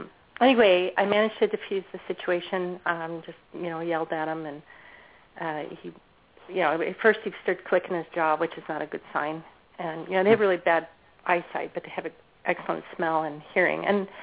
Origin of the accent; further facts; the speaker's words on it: Utah, United States; also born or lived in Alaska / Washington State; Well, I was born and raised in Utah, so I used to go squatching there. But when I was a teenager, I also lived in Alaska for many years, and then I lived in Washington State.